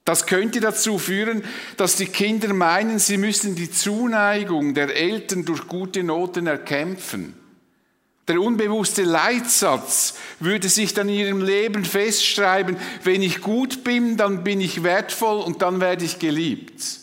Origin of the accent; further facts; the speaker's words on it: Switzerland; Das ist vielleicht für uns als Schweizer wie eine Selbstverständlichkeit.